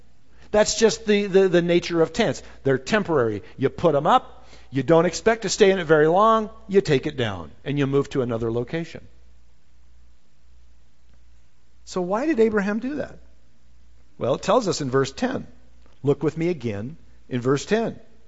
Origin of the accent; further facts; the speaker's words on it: United States; You know, I'm an American, you know, lived in America, the United States of America, for 51 years, and I like it here, you know.